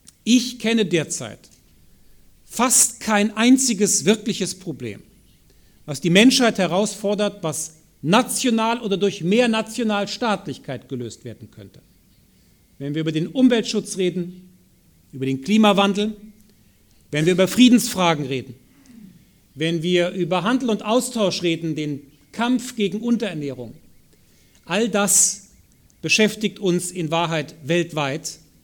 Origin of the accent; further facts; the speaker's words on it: Bonn, North Rhine-Westphalia, Germany; Wir haben gestern in meiner Heimatstadt in Bonn, der früheren Hauptstadt, den Tag der deutschen Einheit begangen.